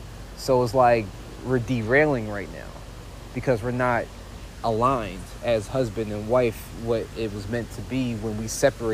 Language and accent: English; Philadelphia, Pennsylvania, United States; I said, what's up, y'all? I'm from Philly too.